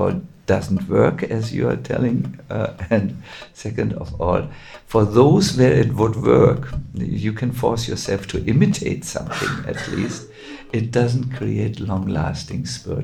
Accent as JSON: {"language": "English", "region": "Northern Germany", "country": "Germany", "said": "I am also from North Germany, like you."}